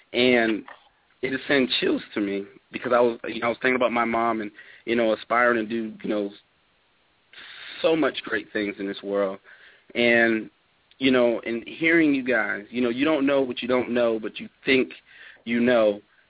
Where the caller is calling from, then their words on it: Atlanta, Georgia, United States; I'm calling from Atlanta, Georgia.